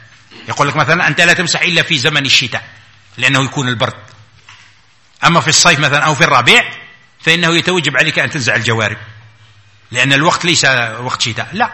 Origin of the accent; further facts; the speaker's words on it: Algeria; مثلا احنا عندنا في الجزائر المشرق هو جهة القبلة